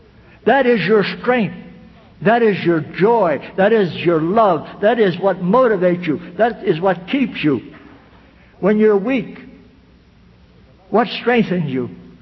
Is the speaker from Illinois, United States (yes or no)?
no; Pennsylvania, United States; I'm not from Missouri, but I'm from Pennsylvania.